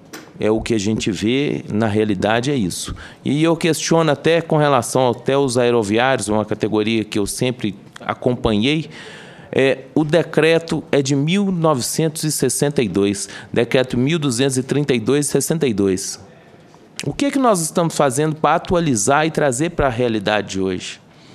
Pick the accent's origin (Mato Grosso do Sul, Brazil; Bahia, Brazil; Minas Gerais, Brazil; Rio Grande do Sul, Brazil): Minas Gerais, Brazil; eu sou lá de Minas, como eu disse anteriormente